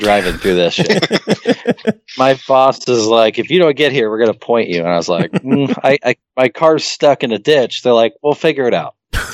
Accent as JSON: {"language": "English", "region": "Midwest", "country": "United States", "said": "I come from the Midwest. I can wade in the snow, and this is nothing, you pansies."}